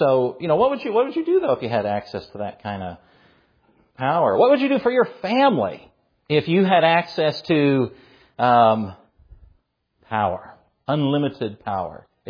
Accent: Canada; also born or lived in New Zealand; we're Canadian, born in Canada and lived in New Zealand, part of the Commonwealth

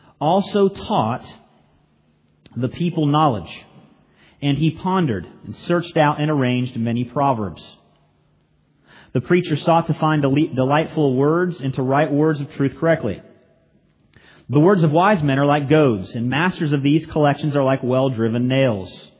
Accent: Florida, United States; And so growing up in Florida, I always looked forward to hurricane season.

